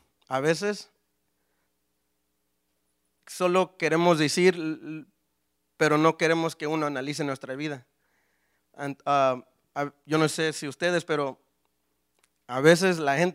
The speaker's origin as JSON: {"language": "Spanish", "town": "Harrisonburg", "region": "Virginia", "country": "United States", "tie": "born or raised there", "said": "yo soy de Harrisonburg y aquí nací, es mi testimonio"}